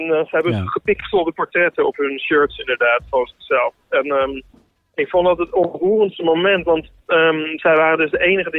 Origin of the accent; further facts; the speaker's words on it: Rotterdam, South Holland, Netherlands; born there; Mijn geboortestad is het.